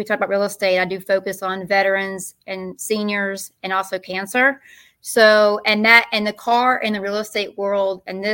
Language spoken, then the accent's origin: English; Tucker, Georgia, United States; So part of my background, I grew up in Tucker, and Tucker's known for their Tucker Days parades and all that.